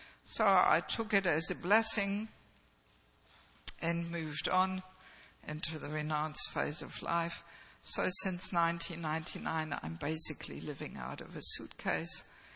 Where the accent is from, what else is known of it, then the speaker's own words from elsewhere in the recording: Germany; accent: mix of Australian and German; now in Australia; By nationality, I'm from Germany, but I have never lived there as a devotee.